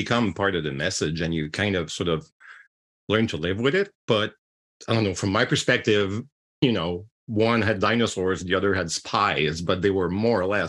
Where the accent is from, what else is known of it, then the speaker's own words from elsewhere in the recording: Quebec City, Quebec, Canada; first language French; English is a second language; I grew up in Quebec City. I didn't speak English, so I read in French